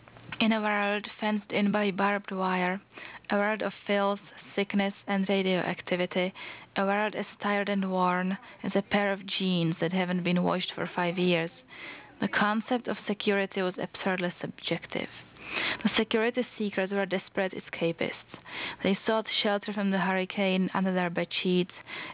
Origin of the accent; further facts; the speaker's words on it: Prague, Czechia; Well, I come from Prague, which is Bohemia, so I would probably more or less live in Prague.